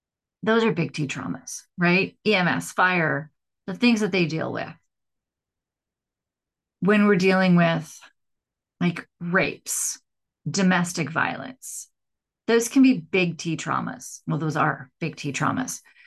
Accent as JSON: {"language": "English", "town": "Regina", "region": "Saskatchewan", "country": "Canada", "tie": "born there", "said": "I was born in Saskatchewan, in a province in Regina, in Canada, which is kind of the west, the prairies of Canada."}